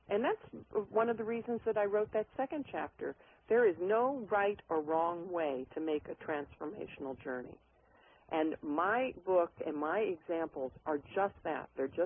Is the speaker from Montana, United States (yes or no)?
no; Kodiak, Alaska, United States; But, you know, I was thinking, hey, I was raised in Kodiak, Alaska. I'm a woods woman.